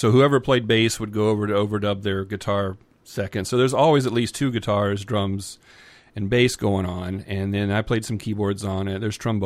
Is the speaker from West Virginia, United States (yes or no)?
yes; Charleston, West Virginia, United States; also born or lived in Toledo, Ohio; I grew up in Charleston, West Virginia. I wasn't born there. I was born in Toledo, Ohio, but mostly grew up in Charleston, graduated high school there, and then went back to Ohio for college after that.